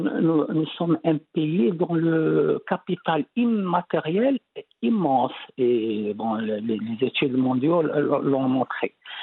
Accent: Morocco; nous aussi nous sommes des Marocains, nous aussi nous sommes des musulmans. Et ce qui est la réalité, nous sommes tous issus de familles musulmanes

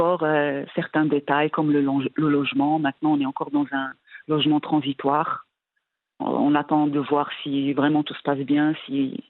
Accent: Morocco; avec mon mari, on a grandi au Maroc, on a eu la chance de vivre, de vivre autour de notre famille

